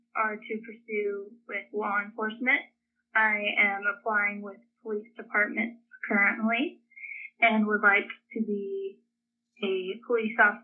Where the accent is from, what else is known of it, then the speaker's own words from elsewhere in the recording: Franklin, Tennessee, United States; born there; Well, I was born in Franklin, Tennessee.